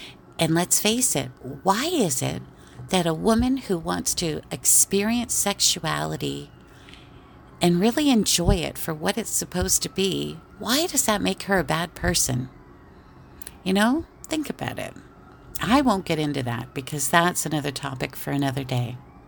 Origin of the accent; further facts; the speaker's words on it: Canada; and I'm Canadian